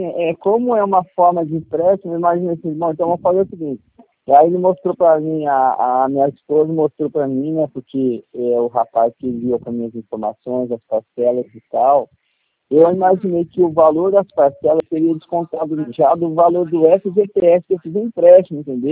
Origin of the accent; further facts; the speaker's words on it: São Paulo, Brazil; Pois é, eu sou daí também. Não sei se você percebeu pelo meu sotaque